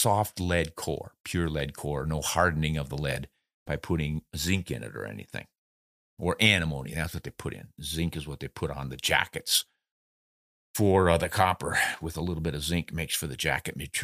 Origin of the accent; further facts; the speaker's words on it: South Dakota, United States; I grew up in South Dakota where the capital city is Pierre